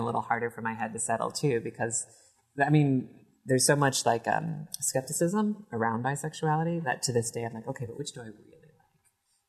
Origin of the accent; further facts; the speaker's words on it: the South, United States; You know, I was raised in the South. You know, it's like, men are supposed to be men.